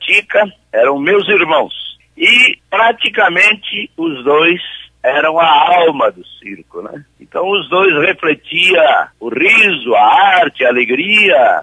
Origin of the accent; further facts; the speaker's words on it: Marcondésia, São Paulo, Brazil; born there; Eu nasci na cidade de Marcondésia, estado de São Paulo.